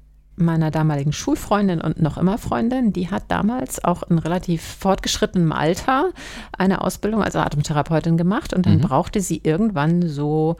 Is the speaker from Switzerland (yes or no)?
no; Eckernförde, Schleswig-Holstein, Germany; Mhm. Ich bin so eine Ureckernförderin. Ich bin in Eckernförde geboren, also drüben in Borby.